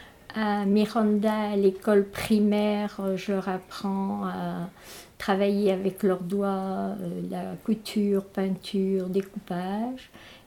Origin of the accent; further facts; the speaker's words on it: Belgium; now in France; Au départ, je suis belge, donc je viens de Belgique. Je suis laborantine, donc en Belgique, j'ai travaillé dans un laboratoire Esso Chemical. Et puis, je suis arrivée en France